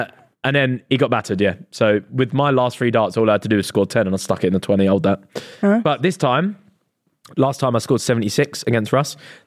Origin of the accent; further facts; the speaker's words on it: Stoke-on-Trent, West Midlands, United Kingdom; I'm from Stoke, so like it's in the DNA, do you know what I mean?